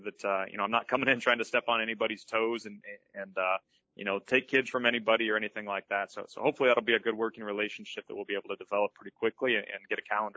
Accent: Cambridge, United States; We're both from Cambridge. We're familiar with the area.

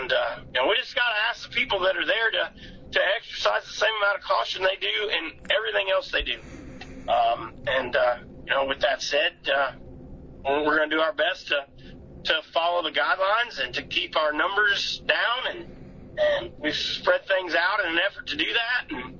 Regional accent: Illinois, United States; now in Alexis, United States; I grew up in Southern Illinois, and I'm a transplant because my wife was from Knox County, actually.

